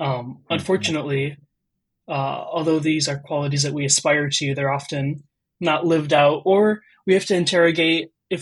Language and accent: English; Wisconsin, United States; also born or lived in India; I am an Indian American writer and theologian. I was born in northern India and brought to the U.S. By way of adoption before I was a year old. And so I grew up in the cornfields of Wisconsin.